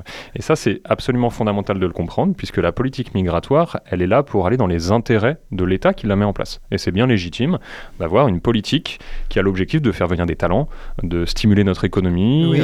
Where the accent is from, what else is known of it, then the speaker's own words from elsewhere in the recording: Sommières, Occitanie, France; Je pense que j'ai grandi à Sommières.